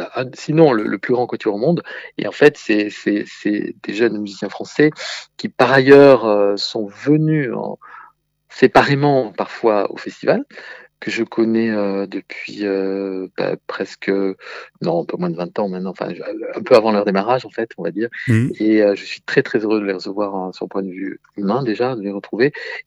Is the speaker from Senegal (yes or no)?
no; Albi, Occitanie, France; Moi-même, je suis né à Albi, je suis albigeois. Évidemment, je n'habite plus Albi